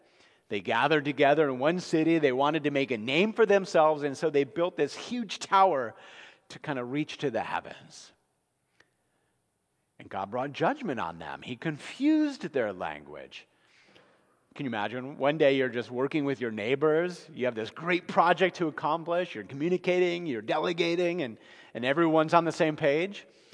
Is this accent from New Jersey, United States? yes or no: yes; New Jersey, United States; I grew up in New Jersey. Maybe you hear that sometimes. But when I hear somebody from the East Coast, especially from the Northeast, I kind of feel at home.